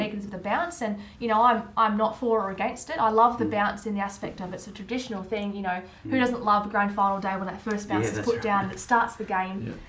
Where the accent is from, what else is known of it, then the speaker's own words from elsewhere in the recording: Adelaide, South Australia, Australia; moved away as an adult; now in Melbourne, Australia; And so obviously I grew up in Adelaide, my family, friends were there, my work at the time.